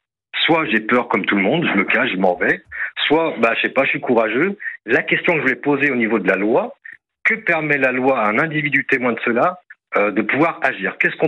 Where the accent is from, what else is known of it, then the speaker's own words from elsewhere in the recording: Lyon, Auvergne-Rhône-Alpes, France; Moi, j'ai grandi à Lyon depuis toute ma vie, j'ai 50 ans aujourd'hui.